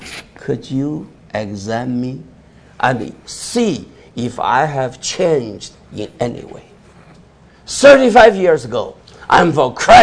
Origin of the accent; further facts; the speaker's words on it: Cleveland, Ohio, United States; In other words, I'm from Cleveland, so Cleveland should be the biggest.